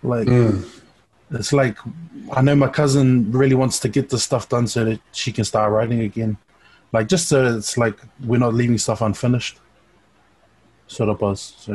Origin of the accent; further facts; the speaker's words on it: New Zealand; So growing up in New Zealand